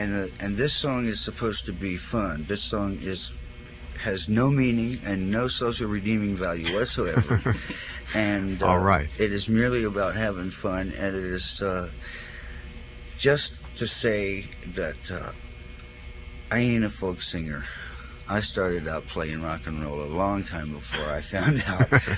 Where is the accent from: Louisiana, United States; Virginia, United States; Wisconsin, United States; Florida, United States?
Louisiana, United States; Covington; Yeah, I'm from Covington.